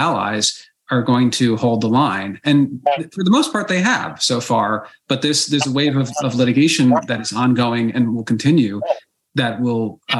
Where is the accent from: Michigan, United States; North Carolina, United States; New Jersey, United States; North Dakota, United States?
New Jersey, United States; Basking Ridge; My hometown, growing up at Basking Ridge, New Jersey, recently made the Washington Post, and it was somewhat embarrassing to see that.